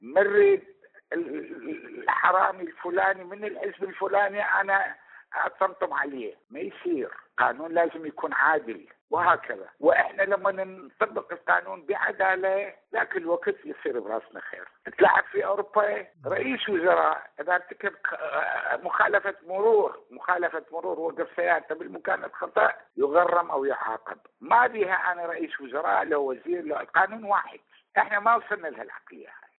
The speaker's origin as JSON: {"language": "Arabic", "country": "Iraq", "said": "إحنا ضد هذا الشيء يكون عندنا بالعراق"}